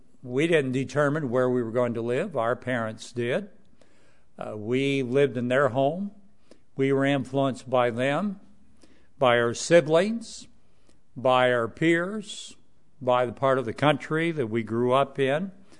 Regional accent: Tennessee, United States; I grew up in East Tennessee. She grew up in the city. I grew up on the farm.

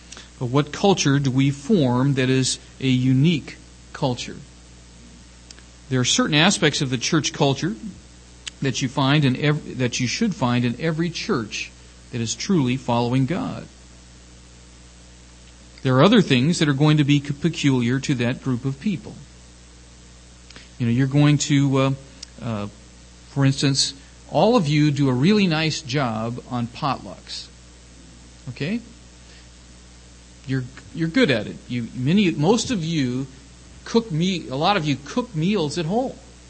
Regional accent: Ohio, United States; because we're from Southern Ohio, we can all enjoy that, all right?

